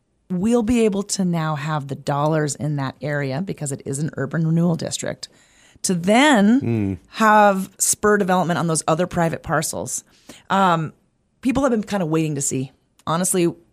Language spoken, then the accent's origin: English; Montana, United States; I'm from Montana. I've lived in Missoula for 26 years.